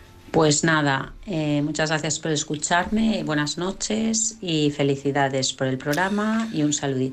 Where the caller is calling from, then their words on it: Barcelona, Catalonia, Spain; de Barcelona.